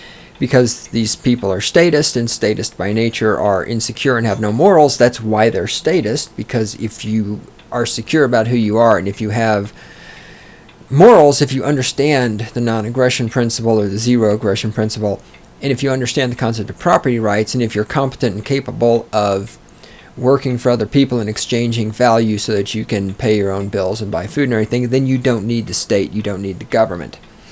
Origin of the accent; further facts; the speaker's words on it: Weimar, Texas, United States; my hometown is a little place in Texas called Weimar. That's 2,000 people in it.